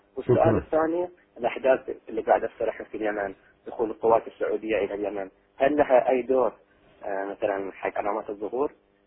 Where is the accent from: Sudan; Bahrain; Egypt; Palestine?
Bahrain; شيخنا هني الأهل في البحرين كلهم يسلمون عليك، ولي بنشوفك إن شاء الله قريب عندنا في البحرين.